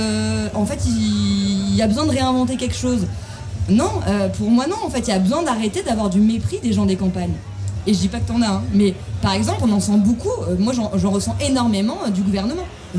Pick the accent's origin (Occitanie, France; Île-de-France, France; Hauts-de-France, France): Occitanie, France; moved away as an adult; Moi, je suis fière d'être Cévenole. Ça fait 20 ans que je suis partie